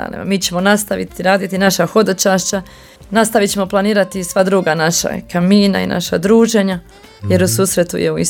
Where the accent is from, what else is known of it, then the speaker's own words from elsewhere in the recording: Herzegovina, Bosnia & Herzegovina; Kod nas u Hercegovini nije. Kod nas u Hercegovini to ipak hodočašće.